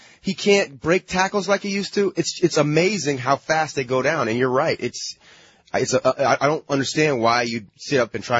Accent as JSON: {"language": "English", "town": "Berkeley", "region": "California", "country": "United States", "tie": "born or raised there", "said": "Oh, my parents were actually hippies. I grew up in Berkeley, California."}